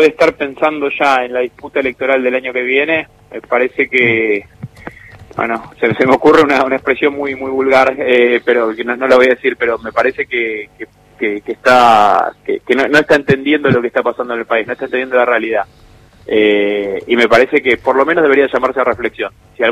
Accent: Argentina

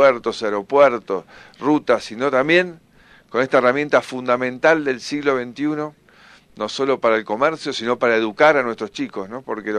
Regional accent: Argentina

